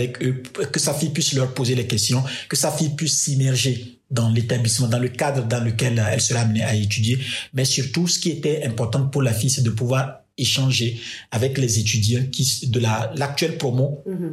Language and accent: French; Togo; Je leur ai dit que j'étais doctorant, je venais du Togo.